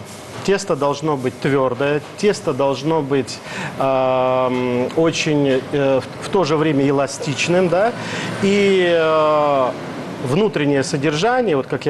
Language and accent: Russian; Moscow, Russia; Российский грузин, да. Я родился и вырос в Москве.